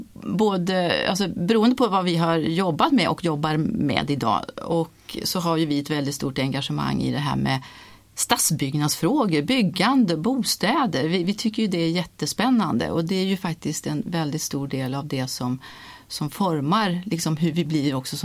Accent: Karlstad, Värmland, Sweden; En mil utanför Karlstad ungefär. Och där är jag uppvuxen.

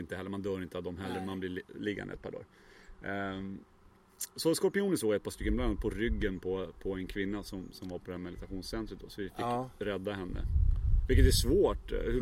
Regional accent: Sweden; Ja, jag är från Sverige, säger jag.

